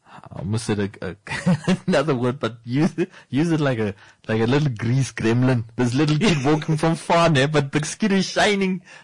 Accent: Riebeek, Western Cape, South Africa; growing up in Riebeek.

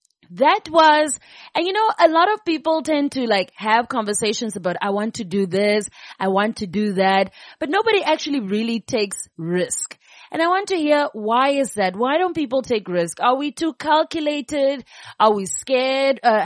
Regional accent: Cape Town, Western Cape, South Africa; when we grew up in Cape Town together, I always admired her for taking risk.

